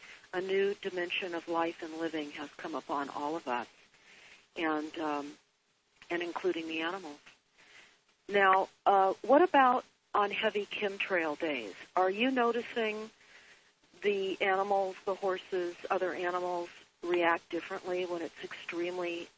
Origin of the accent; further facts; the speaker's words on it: Malibu, California, United States; I grew up in Malibu and was fortunate as a young girl to have horses